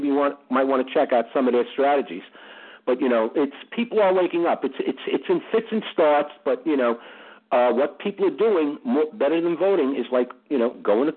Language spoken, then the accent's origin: English; New York, United States; I'm a New Yorker. I live in Brooklyn.